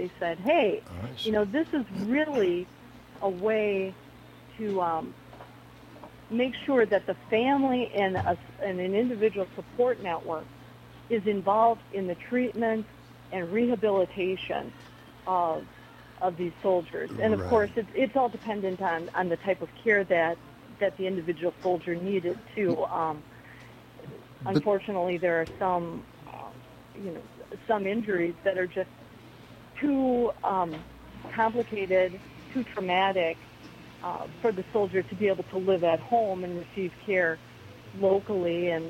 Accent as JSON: {"language": "English", "town": "Sun Prairie", "region": "Wisconsin", "country": "United States", "tie": "born or raised there", "said": "say from my hometown of Sun Prairie, Wisconsin"}